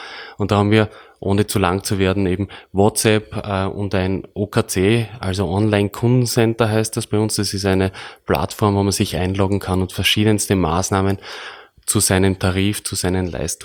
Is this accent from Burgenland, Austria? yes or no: yes; Burgenland, Austria; worauf wir als Burgenländer